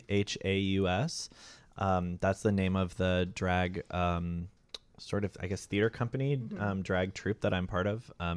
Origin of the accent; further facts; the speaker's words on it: Bourbonnais, Illinois, United States; I'm from an hour south of Chicago, a little town called Bourbonnais, Illinois, which is where the Bears train.